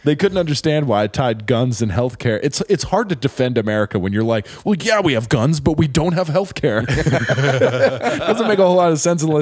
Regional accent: United States; I felt, you know, okay, I'm an American here.

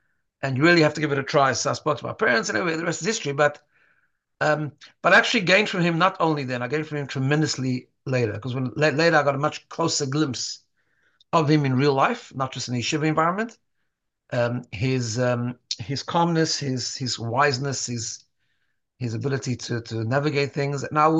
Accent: South Africa; now in Melbourne, Australia; I came from South Africa. I grew up in a Hasidic home

